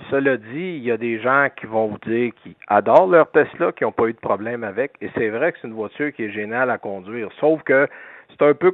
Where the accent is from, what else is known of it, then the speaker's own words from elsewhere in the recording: Quebec, Canada; bon, c'est parce qu'on est Québécois, là, on est la goutte d'eau dans l'océan nord-américain.